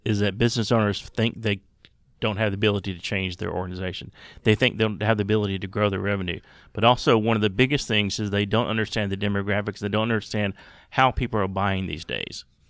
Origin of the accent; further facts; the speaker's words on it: South Carolina, United States; And I grew up in South Carolina flying a small prop plane, so we both had a love for aviation.